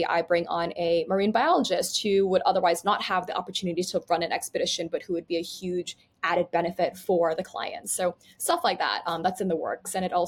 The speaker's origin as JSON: {"language": "English", "country": "Thailand", "tie": "born or raised there", "said": "I'm very Asian American passing, even though I grew up abroad. And I would never tell people that I grew up in Thailand."}